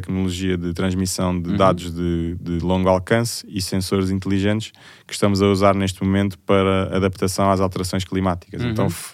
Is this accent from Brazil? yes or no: no; Lisbon, Portugal; Bom, eu sou de Lisboa, tenho 32 anos.